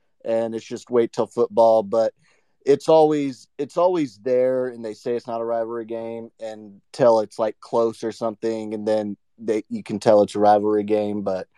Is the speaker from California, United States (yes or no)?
no; Topeka, Kansas, United States; I'm from Topeka, Kansas. So I was born in 96. So I'm a K-State fan, just throwing that out there.